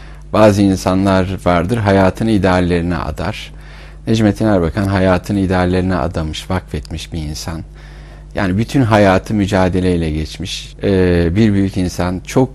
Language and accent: Turkish; Balıkesir, Turkey; born there; moved away as an adult; now in Ankara, Turkey; 1969 Balıkesir doğumluyum. Üniversite eğitimi için Ankara'ya geldim.